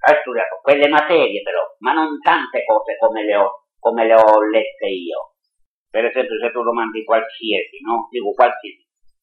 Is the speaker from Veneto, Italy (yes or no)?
yes; Venice, Veneto, Italy; io sono di Venezia, cioè sono di Venezia